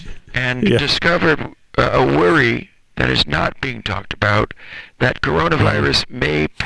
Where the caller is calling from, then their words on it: Sun City, Florida, United States; I'm calling from Sun City, Florida.